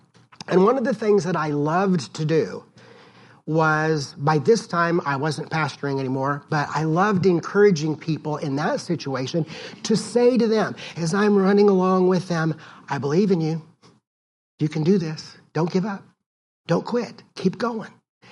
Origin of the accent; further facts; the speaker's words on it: Decatur, Illinois, United States; now in Fort Myers Beach, United States; and then returned back to my hometown of Decatur, Illinois.